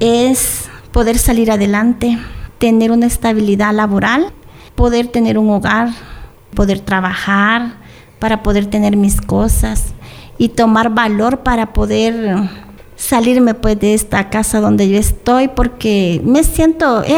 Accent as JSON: {"language": "Spanish", "country": "El Salvador", "moved": "yes", "lives_now": "Comitán, Mexico", "said": "Entonces tuve que salir de mi país, de El Salvador, por la misma razón de que no quería que me mataran."}